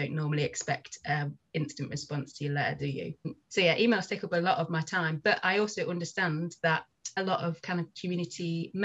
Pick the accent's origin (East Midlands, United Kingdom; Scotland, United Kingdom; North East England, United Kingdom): East Midlands, United Kingdom; Nottingham; I guess the only introduction to like cultural venues in the city, so I'm from Nottingham, was